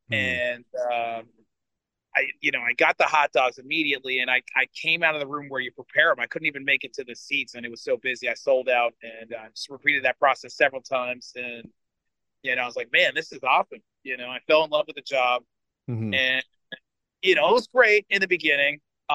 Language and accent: English; New York, United States; now in Philadelphia, United States; Well, I grew up in New York, so that's why City Field is so special to me. But I live in Philadelphia.